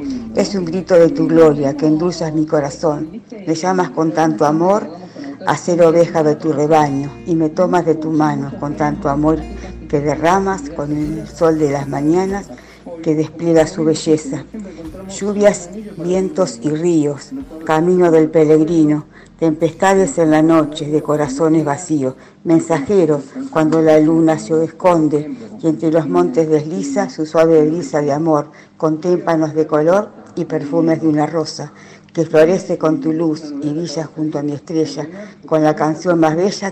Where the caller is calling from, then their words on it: Pergamino, Buenos Aires Province, Argentina; de Pergamino.